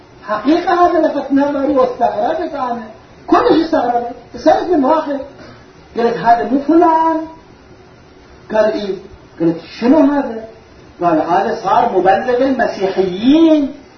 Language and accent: Arabic; Karbala, Karbala Governorate, Iraq; كان عندنا في كربلاء، أنا أروح إلى مدرسة في كربلاء تسمى بالمدرسة الهندية لأن بانيها رجل هندي قبل 100 سنة. كنت أقرأ هناك درس من أول طفولتي